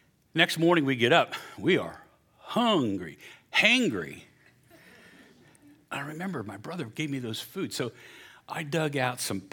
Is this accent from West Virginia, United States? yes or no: yes; West Virginia, United States; When I was in college, my parents, we're from West Virginia. Nothing fancy.